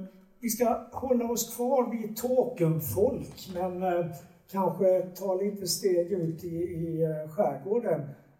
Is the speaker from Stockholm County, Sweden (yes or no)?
no; Halmstad, Halland County, Sweden; som jag som halmstadbo överhuvudtaget inte kan säga namnet på